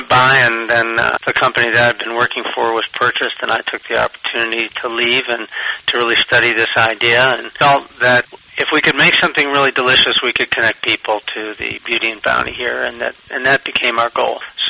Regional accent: Iowa, United States; I wondered if people would buy prosciutto from a guy … from Iowa.

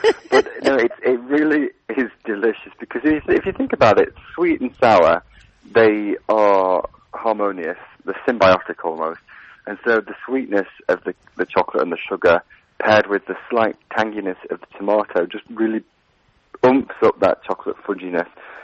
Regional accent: North West England, United Kingdom; my hometown in Lancashire, rural Lancashire.

